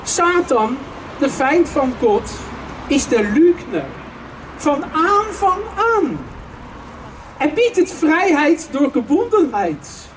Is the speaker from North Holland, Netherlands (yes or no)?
no; Leiden, South Holland, Netherlands; German is a second language; now in Germany; Mijn moeder und ich komme aus Leiden, Holland, an der Küste, fast bei Katwijk, an der Speer.